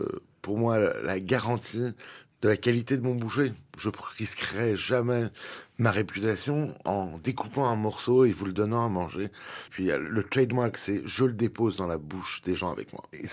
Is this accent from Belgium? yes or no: no; Bethlehem, West Bank, Palestine; French is a second language; moi je suis né à Bethléem. J'ai grandi à Bethléem d'une famille palestinienne, mais une famille qui a beaucoup voyagé avant. Et donc, j'ai passé la plupart de ma jeunesse à Bethléem, avec beaucoup d'allers-retours en France.